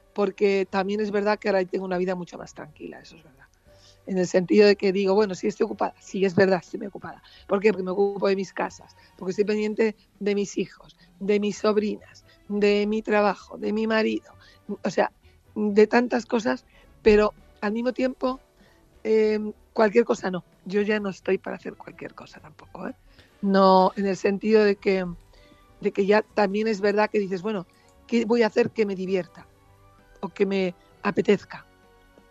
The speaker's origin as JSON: {"language": "Spanish", "town": "Barcelona", "region": "Catalonia", "country": "Spain", "tie": "born there", "said": "yo me siento mallorquina sin haber nacido en Mallorca, yo estoy nacida en Barcelona."}